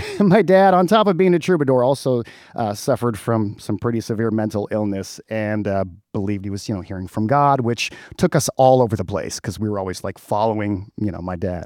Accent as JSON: {"language": "English", "region": "Georgia", "country": "United States", "tie": "born or raised there", "said": "Okay, so born and raised in Georgia, we were pretty poor for sure."}